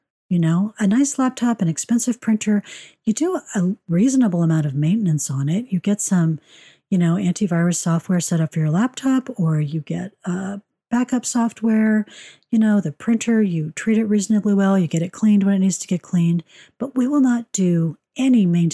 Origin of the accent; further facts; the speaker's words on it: United States; I'm an American, and we have a mythical belief that we can shortchange ourselves on sleep